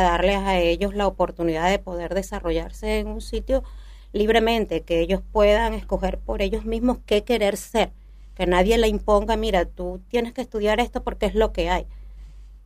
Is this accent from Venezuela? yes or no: yes; Venezuela; moved away; Como todos venezolanos, todos los que hemos estado acá, todos los que nos vemos en esto, saben que no es fácil.